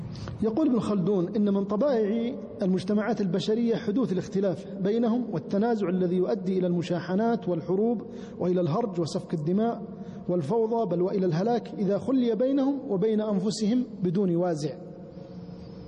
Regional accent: Saudi Arabia

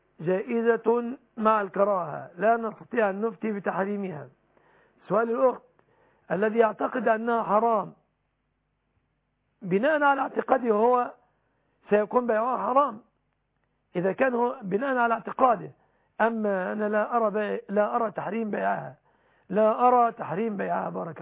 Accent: Egypt; يحفظ بلادنا مصر

